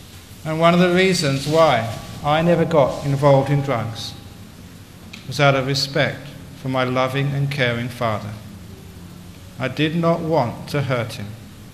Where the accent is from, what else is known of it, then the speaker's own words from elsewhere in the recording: London, United Kingdom; I grew up in London in the 60s and early 70s, before I became a monk